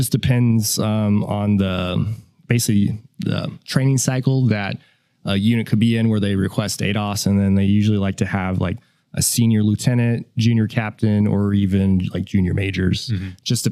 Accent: Huntingburg, Indiana, United States; I'm originally from Huntingburg, Indiana. This is a small town in southwestern Indiana. I lived there for about 21 years

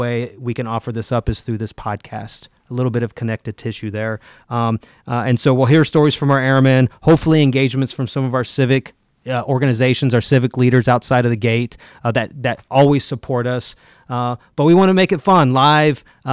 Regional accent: St. Louis, Missouri, United States; I hail from St. Louis, Missouri area, and I fly in every month.

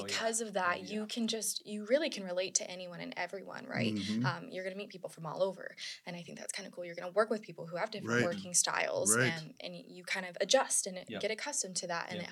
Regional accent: Battle Ground, Washington, United States; We grew up in Battleground, Washington, graduated from Prairie High School.

